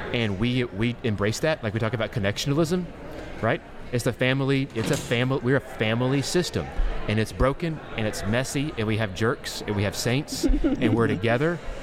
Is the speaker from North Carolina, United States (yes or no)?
yes; North Carolina, United States; now in Texas, United States; But when I moved here to Texas from North Carolina, where I'm from, I knew nobody.